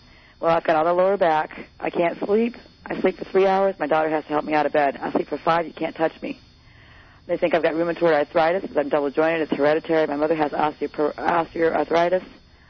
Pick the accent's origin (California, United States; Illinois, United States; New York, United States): Illinois, United States; now in Minneapolis, United States; I moved from Illinois. Mm-hmm. To Minneapolis suburbs.